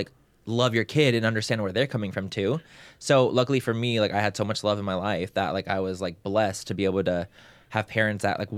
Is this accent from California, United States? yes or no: yes; San Diego, California, United States; I'm from San Diego.